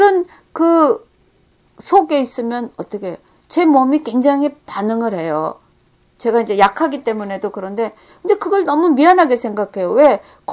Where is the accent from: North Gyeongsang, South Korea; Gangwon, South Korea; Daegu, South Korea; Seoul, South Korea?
Seoul, South Korea; 제가 서울에서 어려서 자랐을 때의 하늘과 지금의 서울의 하늘이 다릅니다.